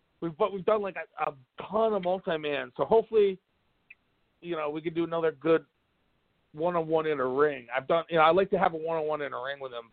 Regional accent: Brooklyn, New York, United States; because I'm from Brooklyn and he kind of gets, believe it or not, he gets snippy with me on Twitter sometimes.

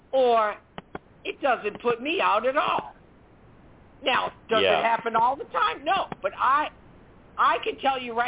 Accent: New Orleans, Louisiana, United States; And I said, I'm from New Orleans. I can hang for days.

